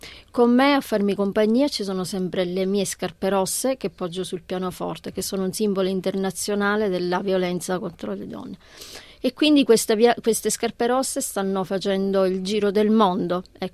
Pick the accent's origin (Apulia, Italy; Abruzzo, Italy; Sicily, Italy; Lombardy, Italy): Sicily, Italy; moved away; quella che io vivo nel vivere lontano dalla mia terra, ma anche la passionalità che è tipica dei siciliani. Essere siciliano, noi siamo temprati, perché abitare in un'isola, quest'isola ti isola